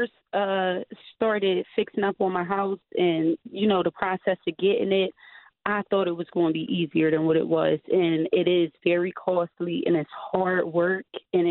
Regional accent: Philadelphia, Pennsylvania, United States; I mean, I'm from Philly. I was raised here.

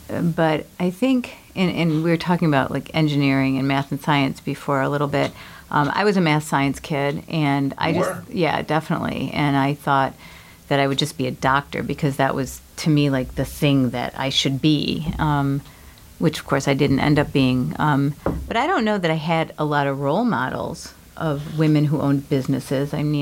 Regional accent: Herkimer, New York, United States; Originally, I'm from a town called Herkimer, New York, which is right in the middle of New York State.

